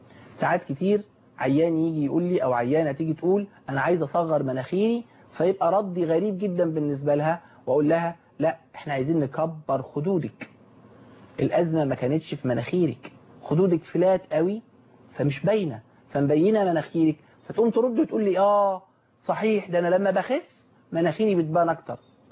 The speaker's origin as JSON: {"language": "Arabic", "town": "Damietta", "region": "Damietta Governorate", "country": "Egypt", "said": "انا لاني اصلي من دمياط ويشرفني ويسعدني ويكبرني ويجعلني من اهل القمة اني من هناك حيث أهلي وأحبتي وناسي"}